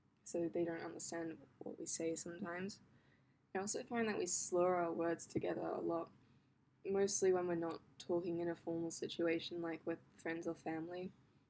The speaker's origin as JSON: {"language": "English", "country": "Australia", "said": "People know I'm from Australia from my accent, and that makes me really happy because it's like I feel like I'm losing my accent. And when I go home, people say I sound more British or American."}